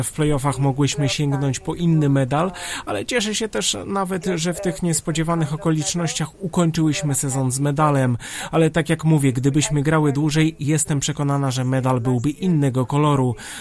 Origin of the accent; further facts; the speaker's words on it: Slovenia; Polish is a second language; moved away as an adult; now in Gorzów Wielkopolski, Poland; Pierwszy raz grałam poza Słowenią, dużo nauczyłam się o sobie.